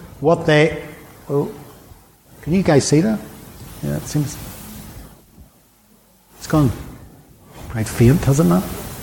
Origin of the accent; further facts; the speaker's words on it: Belfast, Northern Ireland, United Kingdom; And I remember I grew up in Belfast, and as a four-year-old boy